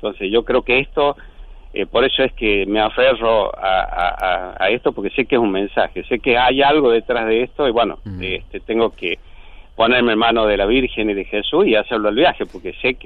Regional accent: La Rioja, Argentina; born there; also born or lived in Córdoba; yo nací en La Rioja Capital. Estuve unos años viviendo en Córdoba cuando fui estudiante, pero una vez que me recibí volví a La Rioja, así que ya formé una familia, tengo una familia armada acá

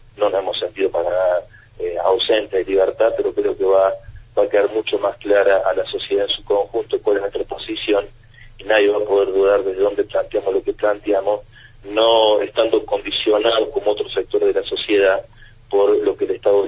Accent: Córdoba, Argentina; yo soy cordobés, tal vez la mía es una visión muy a la distancia de lo que pasa en Rosario

